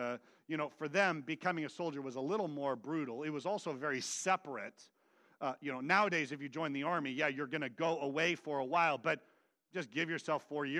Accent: Vacaville, California, United States; I grew up in Vacaville, Cowtown.

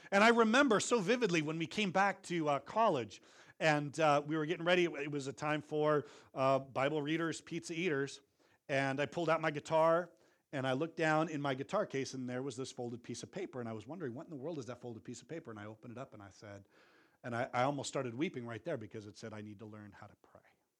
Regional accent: Vacaville, California, United States; I would just go back to my hometown of Vacaville

